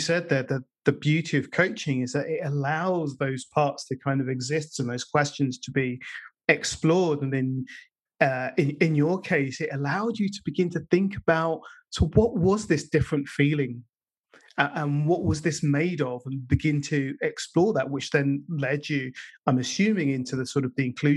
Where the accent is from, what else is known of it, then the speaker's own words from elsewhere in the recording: London, United Kingdom; growing up in North London, there was a kind of a sameness